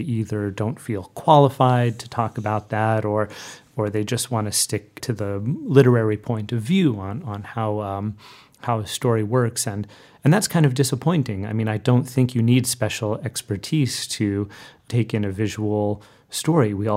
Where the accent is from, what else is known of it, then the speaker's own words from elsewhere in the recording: El Paso, Texas, United States; also born or lived in Austin; So that's where I'm from. I was born in Texas, in Austin, and then I grew up in El Paso, which is right on the border with Juarez, Mexico, and the desert southwest.